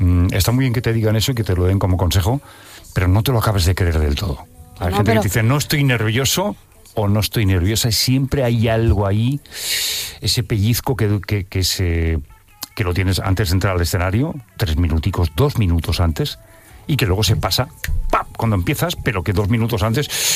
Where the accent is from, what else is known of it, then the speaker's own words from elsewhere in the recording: Catalonia, Spain; yo soy muy catalán y muy español, por todos los costados que tengo, pero no, a lo mejor no soy tan valenciano.